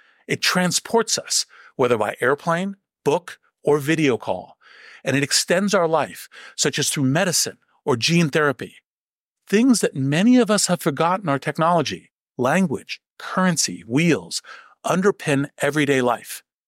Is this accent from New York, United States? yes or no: no; Stanford, California, United States; born there; I was born in the Stanford hospital.